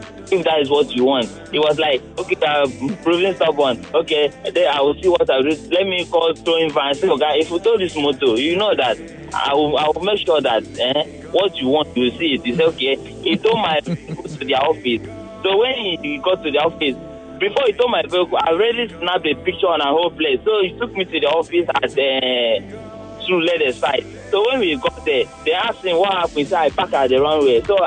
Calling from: Lekki, Lagos, Nigeria; I'm calling from Lekki.

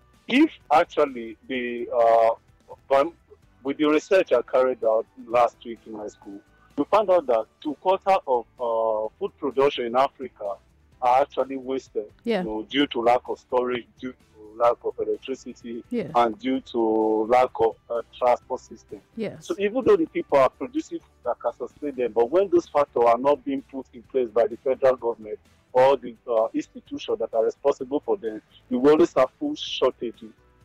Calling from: Czechia; From Czech Republic.

